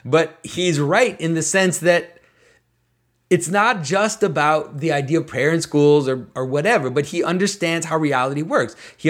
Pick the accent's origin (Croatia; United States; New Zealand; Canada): Canada; I'm not American, I'm Canadian